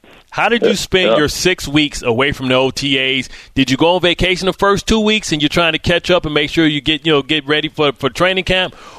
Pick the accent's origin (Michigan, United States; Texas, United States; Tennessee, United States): Michigan, United States; Detroit; Well, you know, I'm from Detroit, so, you know, it hurts me a little bit sometimes